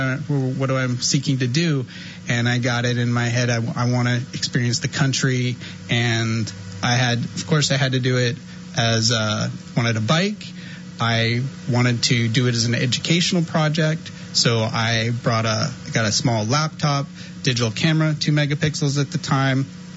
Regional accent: Palo Alto, California, United States; talking about growing up in Palo Alto, being in this tech hub early, late 90s

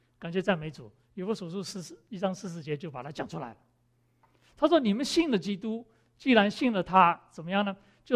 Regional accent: China; 我们中国人很喜欢求福，尤其是在过年啊。

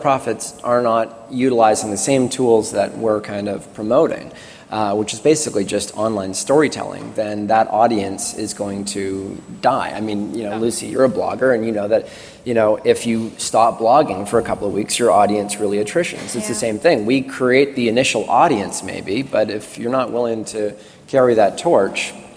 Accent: Canada; I come from Canada, so we're not as litigious

